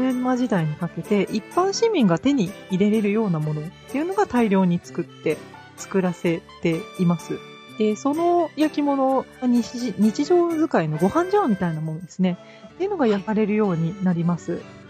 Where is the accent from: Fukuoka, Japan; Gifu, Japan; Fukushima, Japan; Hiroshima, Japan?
Gifu, Japan; まあ、この辺、特に私は岐阜県民なので